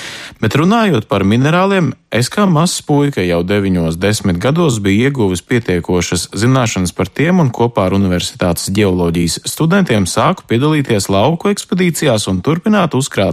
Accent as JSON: {"language": "Latvian", "town": "Gothenburg", "region": "Västra Götaland", "country": "Sweden", "tie": "born or raised there", "moved": "yes", "lives_now": "Luxembourg", "said": "Šobrīd es dzīvoju Luksemburgā, bet esmu uzaudzis Zviedrijā Gēteborgas pilsētā"}